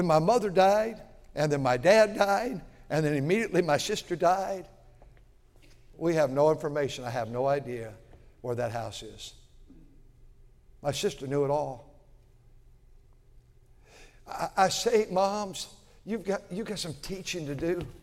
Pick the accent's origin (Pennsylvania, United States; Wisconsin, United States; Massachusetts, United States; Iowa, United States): Wisconsin, United States; Milwaukee; born there; And I was born in Milwaukee, Wisconsin, and we moved out here.